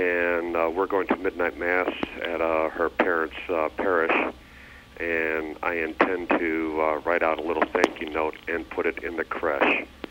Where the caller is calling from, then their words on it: Detroit, Michigan, United States; I'm calling from Detroit, Michigan.